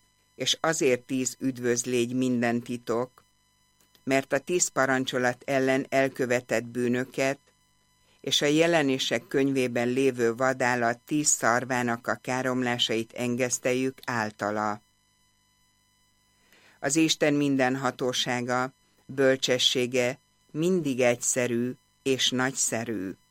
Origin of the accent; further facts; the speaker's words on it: Hungary; Örültem is, és büszke is voltam, hogy magyar vagyok